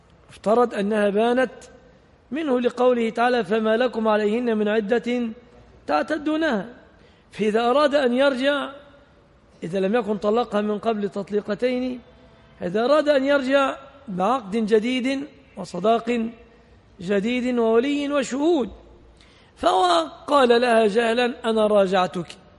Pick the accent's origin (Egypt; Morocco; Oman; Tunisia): Egypt; عندنا في مصر المرأة صداقها يتمثل في الآتي